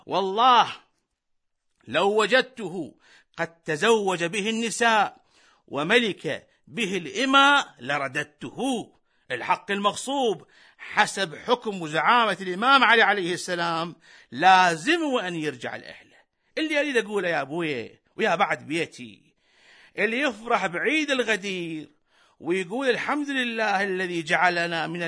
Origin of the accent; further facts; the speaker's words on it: Iraq; واللي عاصمته وين؟ بلدنا العراق. وحي الله العراق